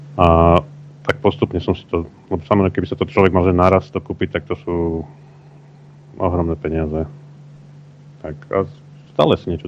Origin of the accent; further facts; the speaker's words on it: Bratislava, Bratislava Region, Slovakia; born there; aj keď som sa narodil v Bratislave, môj otec pochádza z Kysus, tak v podstate ja som sa vrátil na svoju dedovizeň, lebo od malého chlapca som tam často chodieval